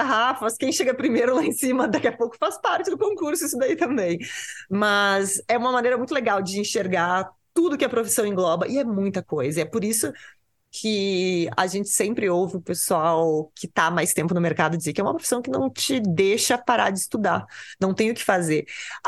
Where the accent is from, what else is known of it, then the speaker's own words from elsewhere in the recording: Porto Alegre, Rio Grande do Sul, Brazil; Eu venho de Porto Alegre